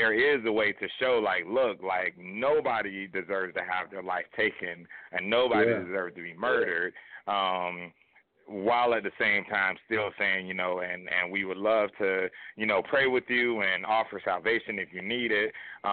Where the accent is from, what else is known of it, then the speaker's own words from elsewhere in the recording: Orlando, Florida, United States; I was born and raised in Orlando, so it hit home to me like no other.